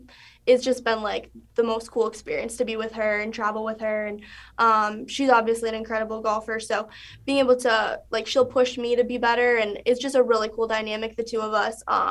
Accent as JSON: {"language": "English", "region": "Minnesota", "country": "United States", "said": "So I'm actually from Minnesota, about like 20 minutes from campus. So being able to represent the home state"}